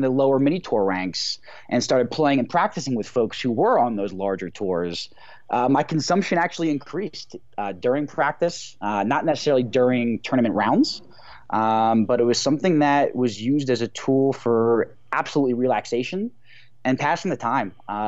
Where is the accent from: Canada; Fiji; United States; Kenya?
United States; New Jersey; I grew up in New Jersey, so it was not recreationally, medicinally illegal in any way, shape, or form.